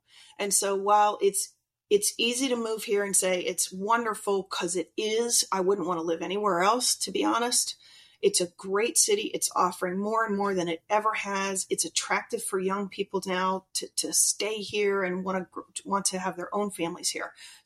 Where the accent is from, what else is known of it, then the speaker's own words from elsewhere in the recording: Pennsylvania, United States; Okay, so I grew up outside Philadelphia, so I know exactly what you mean.